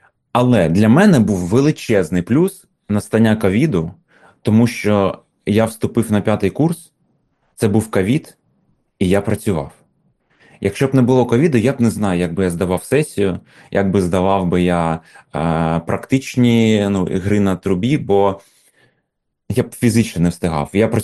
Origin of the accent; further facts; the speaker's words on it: Sievierodonetsk, Luhansk Oblast, Ukraine; Я взагалі з Сєвєродонецька родом, Луганської області.